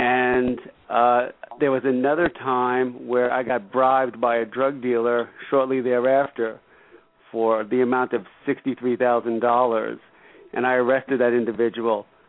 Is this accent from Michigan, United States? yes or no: no; Bronx, New York, United States; I grew up in the South Bronx